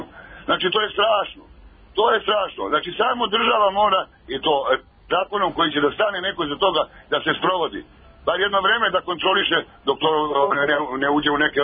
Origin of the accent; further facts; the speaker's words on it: Serbia; Znači, ovo je kod nas u Srbiji